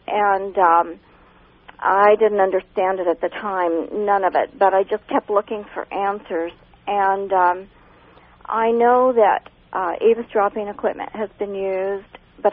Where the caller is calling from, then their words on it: Fresno, California, United States; I'm calling from Fresno.